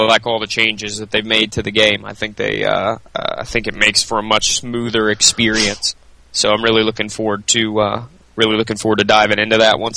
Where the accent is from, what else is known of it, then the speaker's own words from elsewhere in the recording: United States; Hey, wait, I'm American.